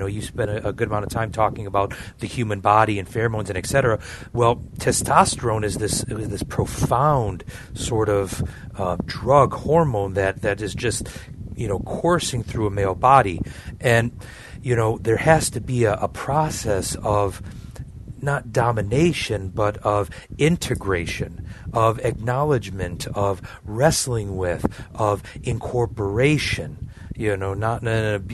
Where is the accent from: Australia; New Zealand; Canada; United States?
United States; Michigan; No, I'm from the Great Lakes State itself, Michigan, but I grew up right by the Canadian border, so we would, I say I'm Canadian light, you know, so.